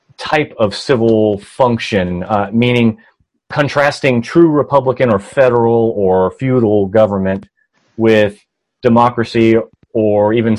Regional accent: the South, United States; I was born in the South. I grew up in the South

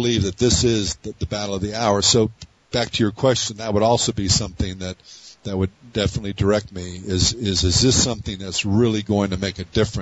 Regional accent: United States; But personally, I think the thing's going to burn. So, but I'm an American. I don't want it to burn because I love my country.

